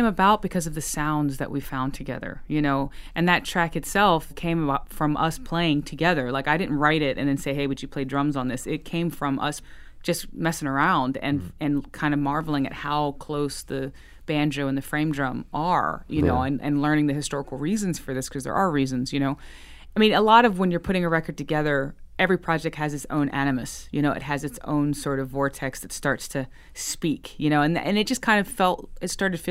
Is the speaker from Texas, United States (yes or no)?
no; North Carolina, United States; like I'm from North Carolina, I'm generation removed from the sort of rural life that produced